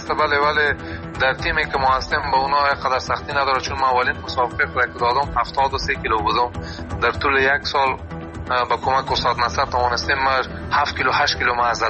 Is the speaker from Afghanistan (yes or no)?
yes; Afghanistan; moved away; مدت 5 سال میشه ما در اروپا زندگی میکنم. ما از افغانستان آمدیم. مدت 5 سال میشه در اروپا زندگی میکنم